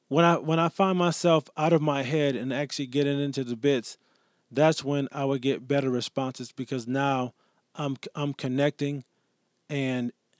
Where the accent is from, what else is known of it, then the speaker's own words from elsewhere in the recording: Rochester, New York, United States; I am in Rochester, New York, my hometown.